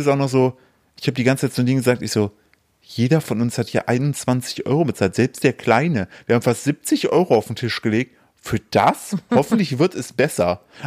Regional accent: North Rhine-Westphalia, Germany; dann sage ich, ich bin der beste Beweis, dass aus dem Sauerland auch coole Typen kommen.

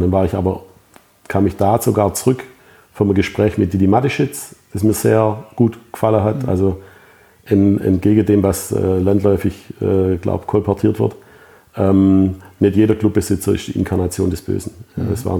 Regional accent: Baden-Württemberg, Germany; Dann, ich komme aus Württemberg sogar.

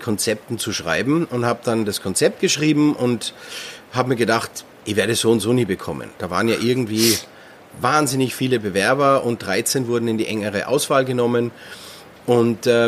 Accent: Austria; weil ich bin ja ein Österreicher.

